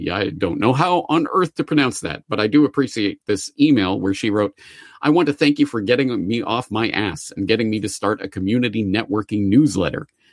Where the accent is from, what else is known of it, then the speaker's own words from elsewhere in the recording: Calgary, Alberta, Canada; the Calgary Public Library, my hometown, now has Reportage in its stocks